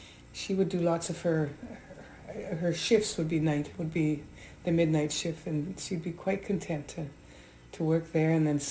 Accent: Edmonton, Alberta, Canada; I was born and raised in Edmonton.

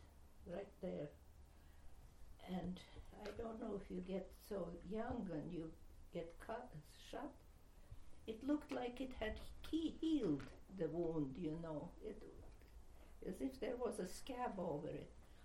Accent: Canada; I am Canadian, I'm more Canadian than Canadians, I think.

